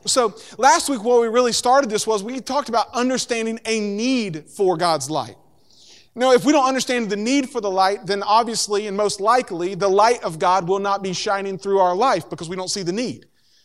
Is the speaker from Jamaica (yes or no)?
no; Corbin, Kentucky, United States; born there; my family is from, I was born in Corbin, Kentucky, which is the hole in the wall.